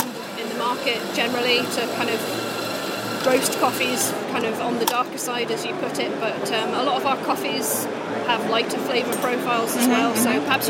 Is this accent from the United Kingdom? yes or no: yes; Scotland, United Kingdom; I've lived in Scotland for all bar 4 years of my life.